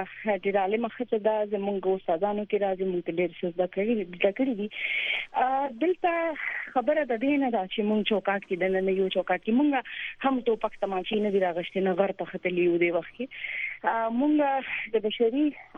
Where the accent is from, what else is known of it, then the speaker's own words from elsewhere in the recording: Mardan, Khyber Pakhtunkhwa, Pakistan; زه قبایلي نه یم زه د مردان یم